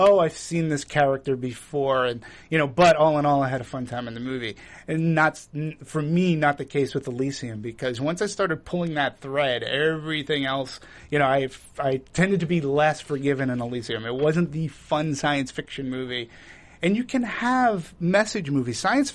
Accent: Boston, Massachusetts, United States; So, you know, I'm a guy from Boston trying to make it good and trying to be a good guy.

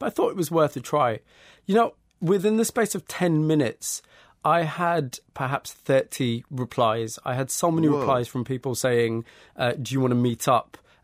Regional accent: United Kingdom; I mean, I'm from a Pakistani background, so I'm second-generation British-Pakistani.

